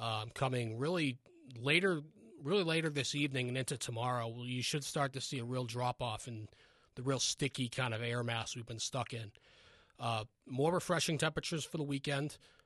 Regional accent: Worcester, Massachusetts, United States; Just growing up in Worcester, just the frequent nor'easters we get, you know, that certainly pushed me to go.

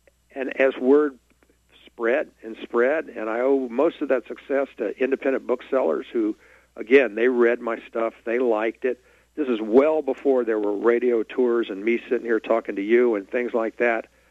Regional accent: Baton Rouge, Louisiana, United States; I grew up in Baton Rouge. I went to Goodwood Elementary and Westdale Junior High and Baton Rouge High School right there.

